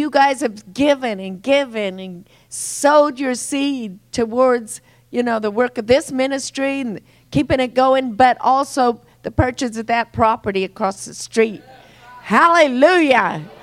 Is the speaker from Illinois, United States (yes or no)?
no; Colorado, United States; I come from Eastern Colorado, where there's miles and miles and miles of miles and miles of land, flat land.